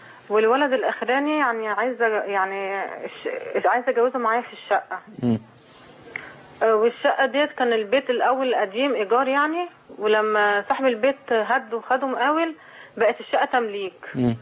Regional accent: Alexandria, Alexandria Governorate, Egypt; من اسكندريه.

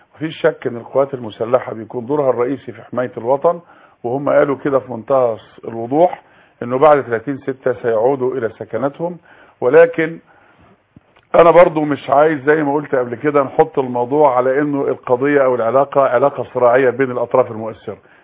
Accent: Egypt

